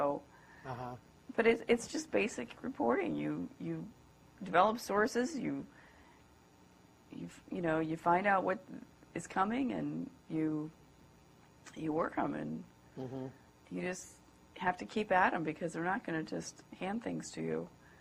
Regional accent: Kansas City, Missouri, United States; also born or lived in St. Louis; I grew up in Kansas City in St. Louis.

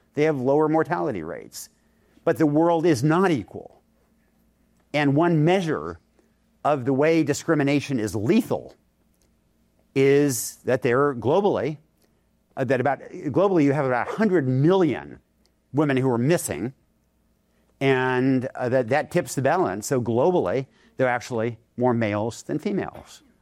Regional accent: Yamhill, Oregon, United States; My little hometown of Yamhill is a population about 1,000 on a good day.

